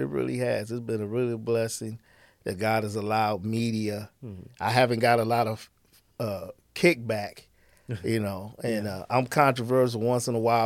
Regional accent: Toledo, Ohio, United States; I'm from Toledo.

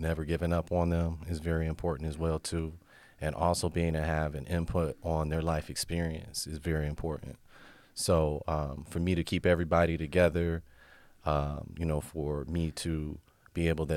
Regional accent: Toledo, Ohio, United States; born and raised here in Toledo, Ohio. So I've lived on like every single side of Toledo. I grew up on Waite initially, down the street from Robinson High School

